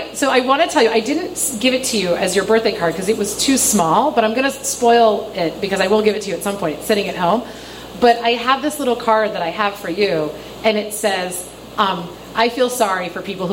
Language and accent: English; Pittsburgh, Pennsylvania, United States; And I said, I'm from Pittsburgh.